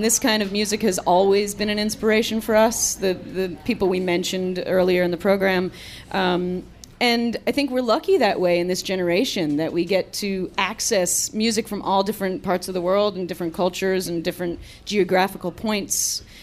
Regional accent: Northeast, United States; a lot of people ask us this question about growing up in the Northeast and now playing music that's deeply rooted in the South.

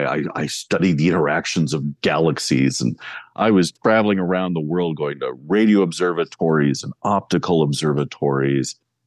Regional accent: Oregon, United States; also born or lived in Alaska, United States; I grew up in Oregon and Alaska, and so around every bend up there in Alaska, it was like a national park.

